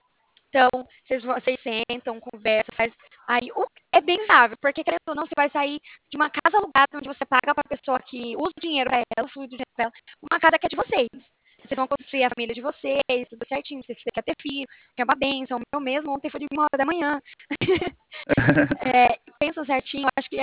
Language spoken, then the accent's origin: Portuguese; São Paulo, Brazil; Ó, eu sou de São Paulo. Eu não vou mentir, eu sou de São Paulo.